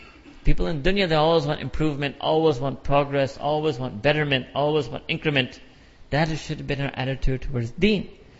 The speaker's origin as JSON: {"language": "English", "town": "New York City", "region": "New York", "country": "United States", "tie": "born or raised there", "said": "I was raised on Coke in New York City."}